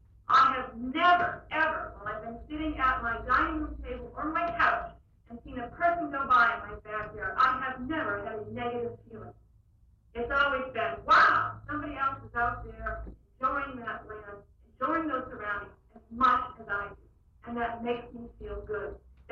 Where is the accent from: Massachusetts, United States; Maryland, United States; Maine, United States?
Maine, United States; now in Anchorage, United States; I grew up in Maine, where the coastline was gobbled up years ago by people with money.